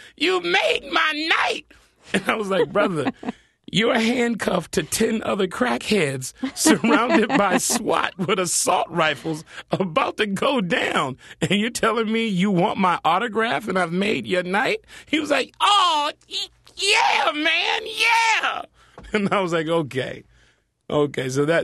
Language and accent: English; Compton, California, United States; You know, I'm from Compton, California, grew up in the inner city